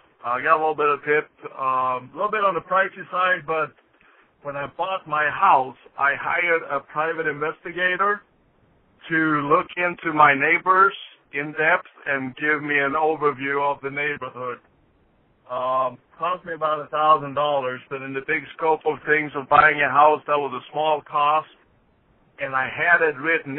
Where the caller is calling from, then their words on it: Michigan, United States; I'm calling you from Michigan.